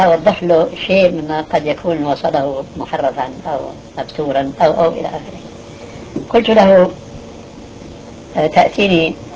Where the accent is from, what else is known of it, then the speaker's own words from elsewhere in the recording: Syria; moved away as an adult; now in Saudi Arabia; وهذا كما يقولون عندنا في الشام وش الضيف. فقنعت بالهجرة هنا رغم أني لقيت في أول الأمر ما تعلمون